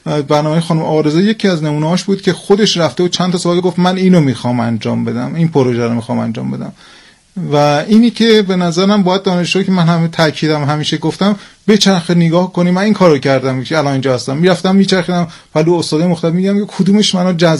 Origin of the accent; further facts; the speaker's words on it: Iran; born there; moved away; اونجا یه روز تو بازداشتگاه بودم که بخاطر اینکه تو ایران به دنیا اومدم.